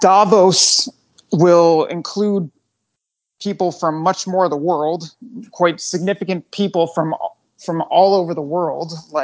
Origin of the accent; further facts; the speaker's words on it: United States; now in Europe; I am a journalist from the United States, based a lot of the time in Europe, sometimes elsewhere.